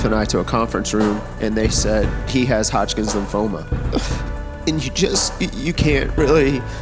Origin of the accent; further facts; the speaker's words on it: Millersville, Maryland, United States; I'm from Millersville.